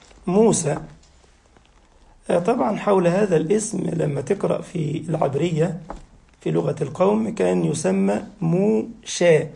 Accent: Egypt; كان في نهر النيل عندنا في مصر

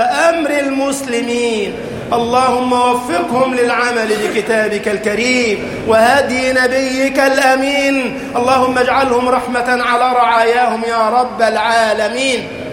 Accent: Egypt; اجعل بلدنا مصر أمنا أمانا، سخاء رخاء

